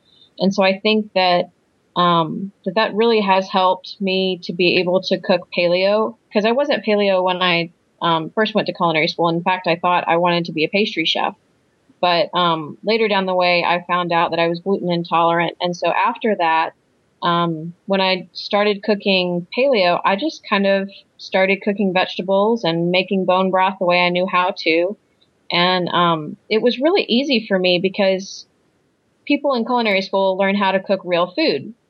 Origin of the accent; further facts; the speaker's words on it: Norcross, Georgia, United States; I grew up in Atlanta, really close to where Sarah lives now, actually. I grew up in Norcross in Atlanta